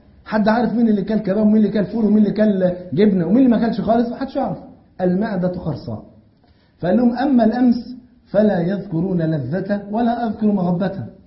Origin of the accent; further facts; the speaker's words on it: Egypt; الفول عندنا في مصر فرض عين, واخد بالك؟